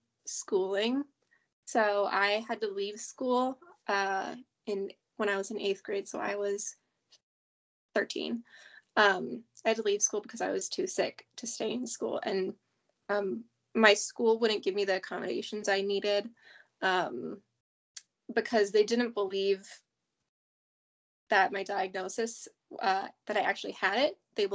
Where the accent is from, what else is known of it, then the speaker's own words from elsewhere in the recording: Minnesota, United States; I'm from Minnesota in the United States. And yeah, I'm 21, just living life right now.